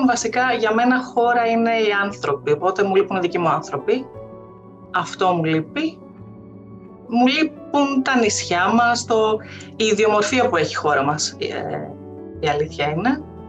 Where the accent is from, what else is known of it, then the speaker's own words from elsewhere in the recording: Zurich, Switzerland; Greek is a second language; αν βρεθείς σε περιοχή της Ελβετίας, που εγώ είμαι από τη Ζυρίχη, αν πάω στη Γενέβη, που δεν ξέρω γαλλικά